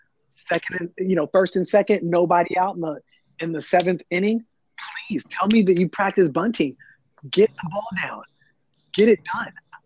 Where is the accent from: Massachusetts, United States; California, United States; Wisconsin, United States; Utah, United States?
California, United States; San Diego; Like when I was growing up in San Diego, Eric Chavez was the guy.